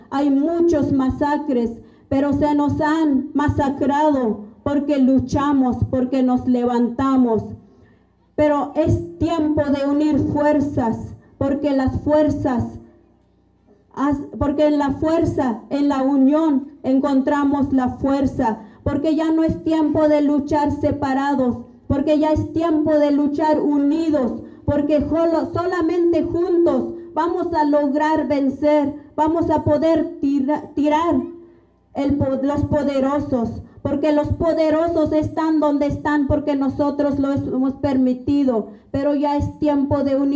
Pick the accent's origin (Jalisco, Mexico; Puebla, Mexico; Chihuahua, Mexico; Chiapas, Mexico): Chiapas, Mexico; Acteal; Ejemplo están los mártires de Acteal, que de donde soy, soy reviviente de la masacre de Acteal.